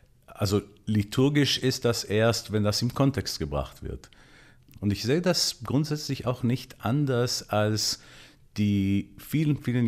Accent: Israel; hat mich gefragt, woher ich komme. Ich habe gesagt, Israel.

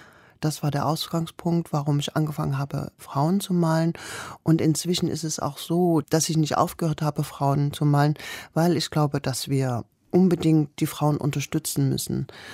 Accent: Mosel, Saxony, Germany; also born or lived in Leipzig; Ich bin bei Zwickau in Mosel aufgewachsen und bin dann in der ersten Klasse nach Leipzig gezogen

